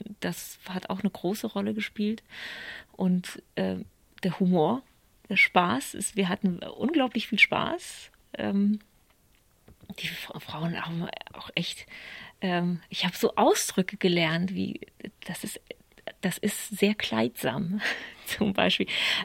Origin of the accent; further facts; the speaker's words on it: Poland; ich bin in Polen geboren und aufgewachsen. Also ich bin sehr Ost und West und jetzt wieder Ost. Also mir ist Ost und West gut vertraut.